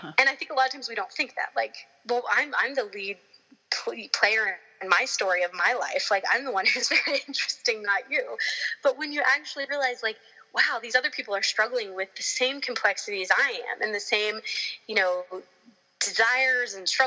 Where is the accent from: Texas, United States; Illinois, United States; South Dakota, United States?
Texas, United States; I think for me, war was kind of a hard one growing up in Texas and having military members in the family.